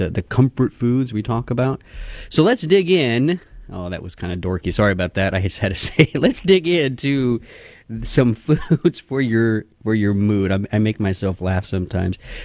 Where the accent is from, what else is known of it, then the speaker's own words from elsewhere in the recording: Texas, United States; Love spicy foods. I'm from Texas.